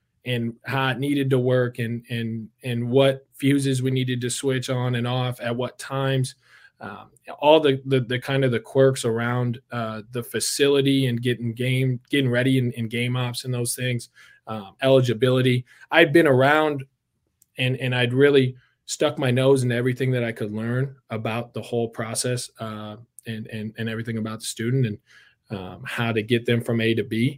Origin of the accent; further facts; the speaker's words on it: St. Paul, Minnesota, United States; I grew up in St. Paul, Minnesota.